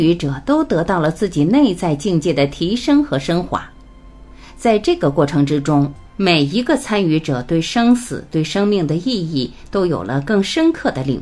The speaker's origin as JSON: {"language": "Chinese", "country": "China"}